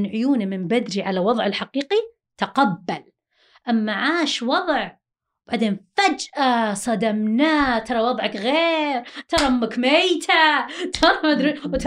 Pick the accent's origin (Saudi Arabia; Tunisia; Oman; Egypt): Saudi Arabia; احنا كسعودية عندنا الـ الـ الـ الـ الأم البديلة أحيانا تكون غير مستقرة